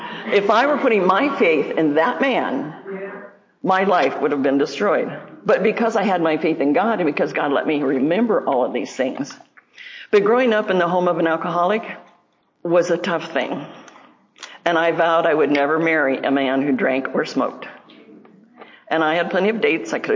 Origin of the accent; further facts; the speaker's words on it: California, United States; also born or lived in Iowa; I mean, I'm from California. I'm a beach bunny.